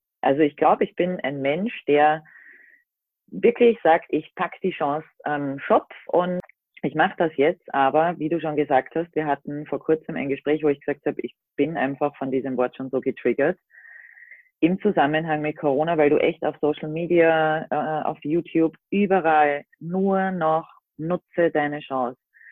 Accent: Austria; ich komme aus Österreich, bin seit knapp 3 Jahren mit meinem Minicamper Balu unterwegs.

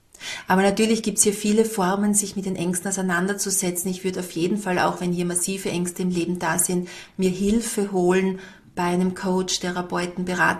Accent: Styria, Austria; bei uns in der Steiermark

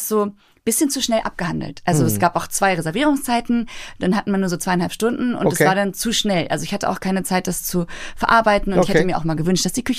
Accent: Berlin, Germany; ich komme ja auch aus Berlin

